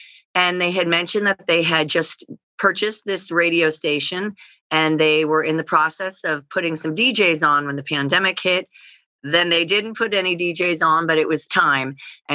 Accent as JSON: {"language": "English", "region": "Pacific Northwest", "country": "United States", "tie": "born or raised there", "lives_now": "San Diego, United States", "said": "We grew up in the Pacific Northwest, but she moved down from LA with her husband"}